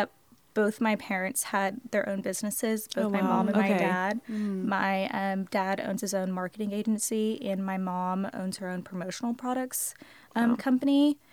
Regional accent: Houston, Texas, United States; I went to school at UT and I'm from Houston, Texas.

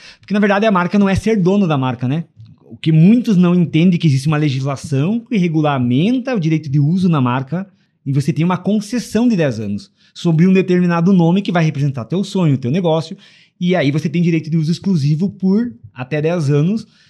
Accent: Rio Grande do Sul, Brazil; Sou gaúcho

